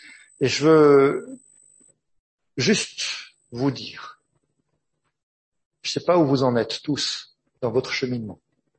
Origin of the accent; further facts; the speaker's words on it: Switzerland; Là, je viens de Suisse et puis on n'a pas de mer en Suisse